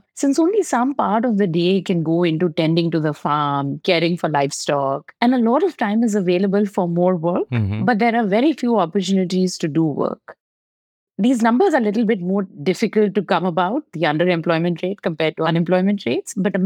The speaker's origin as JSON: {"language": "English", "country": "India", "tie": "born or raised there", "said": "I remember growing up in India"}